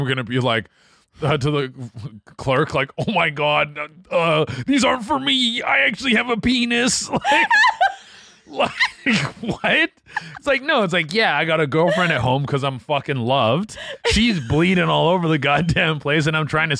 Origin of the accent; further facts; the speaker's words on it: Canada; Oh, I forgot. You guys are American. I'm Canadian. So it's like we start at 19.